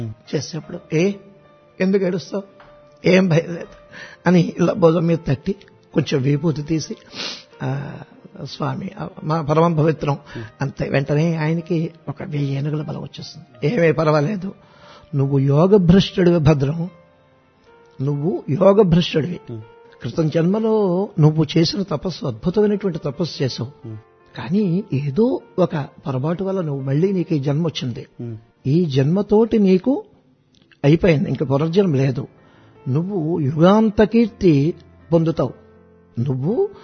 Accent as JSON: {"language": "Telugu", "town": "Ainapuram", "region": "Andhra Pradesh", "country": "India", "tie": "born or raised there", "said": "1959లో మా స్వగ్రామం ఇక్కడ అమలాపురం దగ్గరలో అయినాపురం అనేటువంటి ఊరు."}